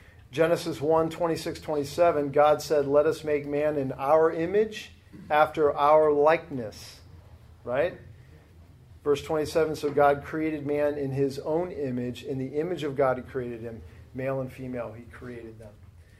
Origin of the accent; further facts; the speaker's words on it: Ohio, United States; now in California, United States; I grew up in Ohio, and before we moved to California